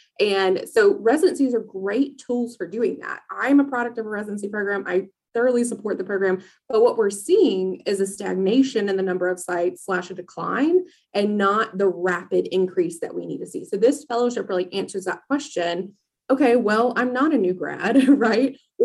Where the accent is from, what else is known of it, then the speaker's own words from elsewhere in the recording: Georgia, United States; I went back to my hometown in Hayhire, Georgia